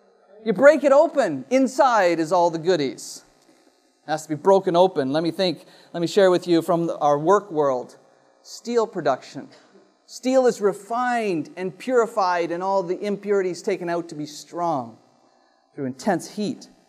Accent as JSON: {"language": "English", "country": "Canada", "said": "I don't know, as a Canadian, I somehow have this view that I can get transformation and redemption without any pain."}